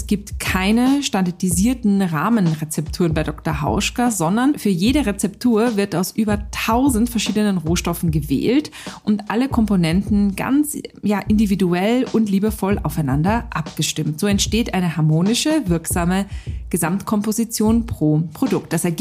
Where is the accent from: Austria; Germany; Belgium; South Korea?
Austria; ich bin Österreicherin und es kann schon sein, dass ich im Gespräch ins Österreichische kippe. Ich hoffe nicht ins Kärntnerische, dann versteht man mich nicht mehr.